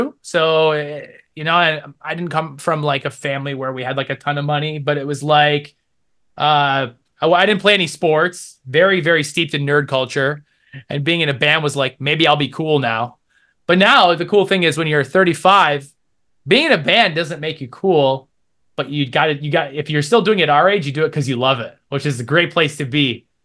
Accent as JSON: {"language": "English", "town": "Kendall", "region": "New York", "country": "United States", "said": "I'm from Kendall in Orleans County, so I've been around Rochester since forever."}